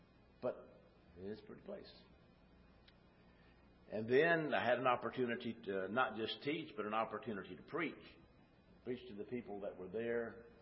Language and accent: English; Texas, United States; I may be a bit of a disappointment as a Texan without the hat, without the boots and all